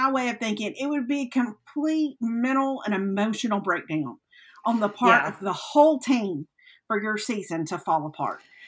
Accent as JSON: {"language": "English", "region": "Mississippi", "country": "United States", "tie": "born or raised there", "said": "like I grew up in Mississippi. So there's a part of me that can say, yay, Mississippi, because, you know, we were scrounging for things to be proud of growing up."}